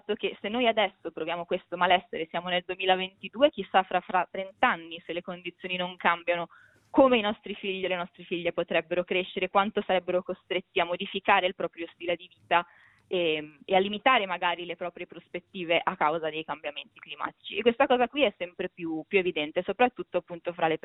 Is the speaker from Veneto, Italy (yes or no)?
yes; Veneto, Italy; io sono veneta e quindi anche personalmente l'ho potuto vedere con i miei occhi